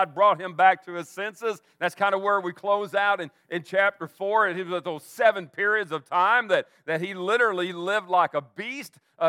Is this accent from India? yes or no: no; United States; born there; I don't say that as making me superior because I was born in America.